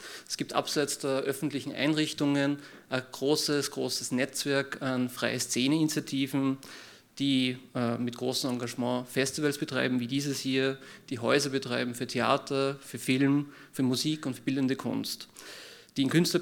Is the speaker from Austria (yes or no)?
yes; Upper Austria, Austria; Ich bin aus Oberösterreich, ich weiß, von was ich rede.